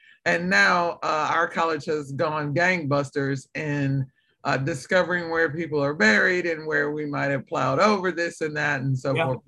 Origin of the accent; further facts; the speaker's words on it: Roanoke, Virginia, United States; because I am from Roanoke, and my house was literally 20 minutes away from campus, but my parents let me live on campus.